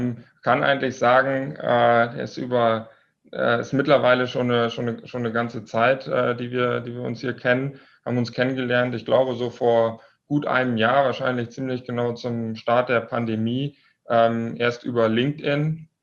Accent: Lower Saxony, Germany; born there; now in Munich, Germany; 30 Jahre alt, komme gebürtig aus dem Nordwesten Deutschlands, hört man mir vielleicht etwas an, aus Niedersachsen, bin aber jetzt mittlerweile seit etwa 2 Jahren in München.

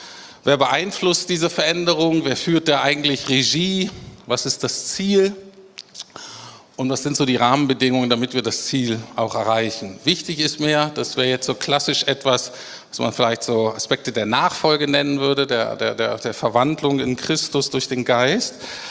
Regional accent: Bremen, Germany; wie ich aufgewachsen bin als guter Norddeutscher, ich bin Bremer

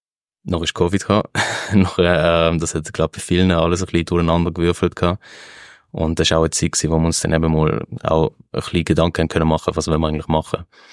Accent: Basel, Basel-Stadt, Switzerland; Als Basler, das darf ich nicht zu laut sagen. Ich liebe auch Basel.

